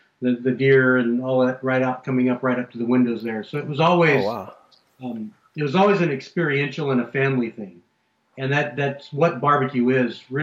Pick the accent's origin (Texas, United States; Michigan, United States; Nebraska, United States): Texas, United States; Austin; born there; Born in South Austin, you know, my barbecue history is mostly around places like Bill Miller